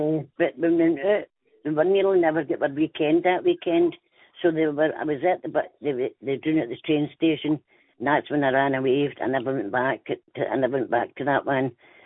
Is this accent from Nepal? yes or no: no; Lennoxtown, Scotland, United Kingdom; He was a Hood because he came from Kirky and I came from Lennoxtown.